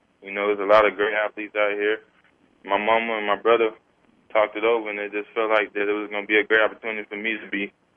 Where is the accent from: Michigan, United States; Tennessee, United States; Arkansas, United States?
Arkansas, United States; You know, I always, when I was growing up in Arkansas, I always liked Texas Longhorn and just Texas itself.